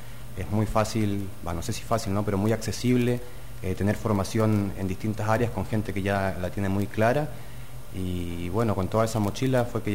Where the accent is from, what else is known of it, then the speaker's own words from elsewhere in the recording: Valparaíso, Chile; also born or lived in Punta Arenas; Nací en Punta Arenas, allá al ladito de Ushuaia. Uh-huh. Pero ya crecí toda mi formación en la escuela y la universidad allá en Valparaíso.